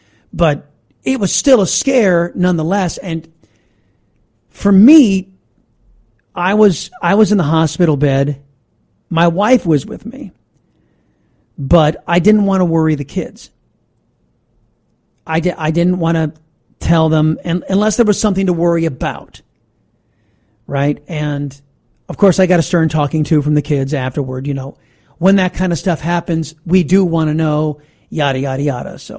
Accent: Texas, United States; let me tell you a story about what's going on in my home state of Texas.

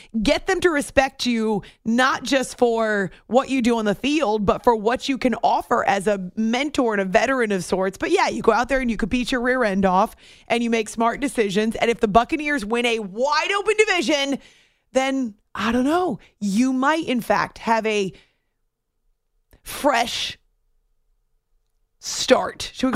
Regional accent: New England, United States; who's been covering the Patriots since I was a kid growing up in New England.

